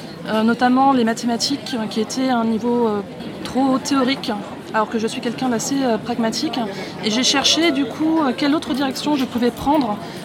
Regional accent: Nantes, Pays de la Loire, France; Alors, mon parcours, alors je viens de Nantes à l'origine et j'ai fait mon baccalauréat option sciences.

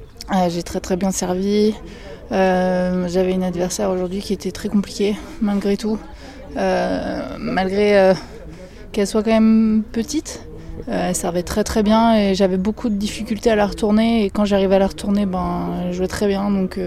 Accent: Périgueux, Nouvelle-Aquitaine, France; Je suis de Dordogne, je suis

